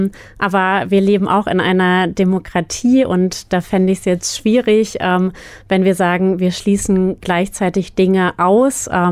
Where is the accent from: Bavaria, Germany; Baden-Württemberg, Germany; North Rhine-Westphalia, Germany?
North Rhine-Westphalia, Germany; Bielefeld; ich komme vom Biohof hier aus Bielefeld.